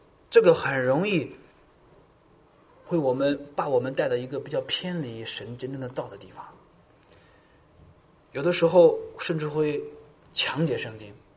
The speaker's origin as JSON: {"language": "Chinese", "country": "China", "said": "我是从国内来的"}